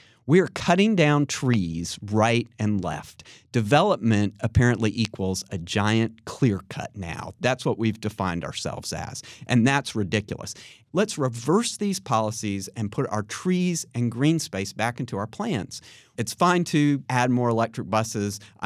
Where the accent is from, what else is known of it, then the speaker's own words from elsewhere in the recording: Chapel Hill, North Carolina, United States; I grew up here in Chapel Hill. I love our community so much.